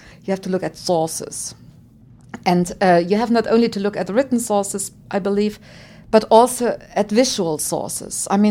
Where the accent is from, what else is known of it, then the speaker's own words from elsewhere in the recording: East Germany, Germany; English is a second language; moved away as an adult; now in United States; I'm coming from Germany, so I have been in the United States for 10 years. I grew up in East Germany